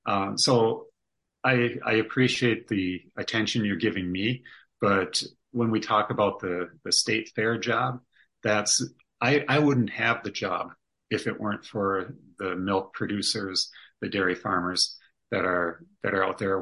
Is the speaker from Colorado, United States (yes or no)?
no; Minnesota, United States; And we're from Minnesota. We can handle 40 degrees.